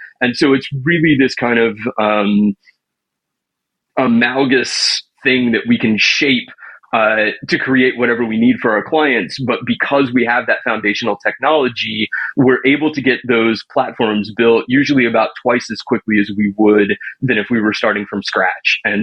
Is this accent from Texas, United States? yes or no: yes; Texas, United States; And I grew up in Texas. I mean, I grew up going to the rodeo and still, you know, had no idea what I was looking at.